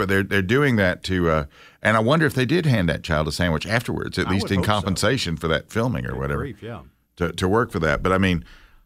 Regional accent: United States; Because I'm an American, and I can walk around and waste my time as much as I want to.

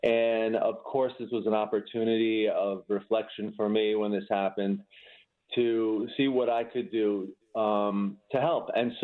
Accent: New York, United States; but New York is my home state. And of course, I would be honored to have the program in New York as well.

